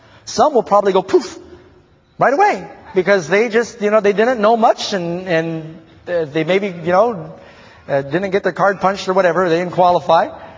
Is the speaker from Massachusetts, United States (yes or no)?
no; New York City, New York, United States; I grew up in New York City.